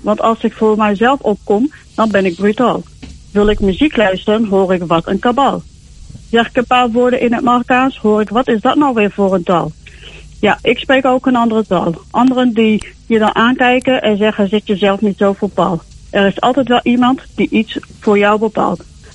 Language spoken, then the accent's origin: Dutch; Groningen, Netherlands; ik ben oorspronkelijk uit Groningen.